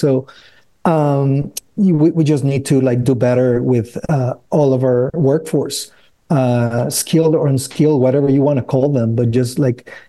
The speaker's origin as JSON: {"language": "English", "town": "Tijuana", "region": "Baja California", "country": "Mexico", "said": "I'm from Tijuana. There's like a three wall border."}